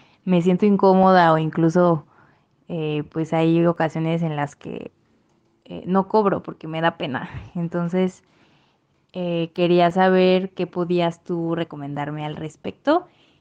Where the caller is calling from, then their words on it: Guadalajara, Jalisco, Mexico; de Guadalajara.